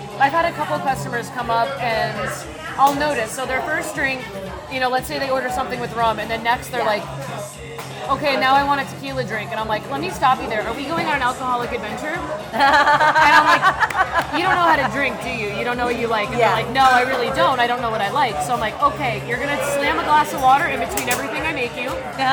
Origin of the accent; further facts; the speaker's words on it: the South, United States; I'm from the South. We don't make fancy cocktails.